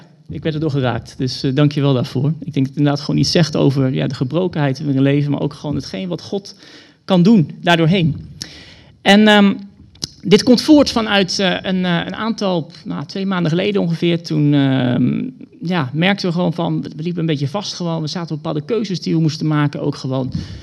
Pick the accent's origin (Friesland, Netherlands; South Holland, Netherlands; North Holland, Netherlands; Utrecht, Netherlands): Utrecht, Netherlands; Soest; also born or lived in Maarssen; ik kom uit Maarsen, opgegroeid in Soest ook, in de ruimtegemeente, misschien bij sommigen wel bekend.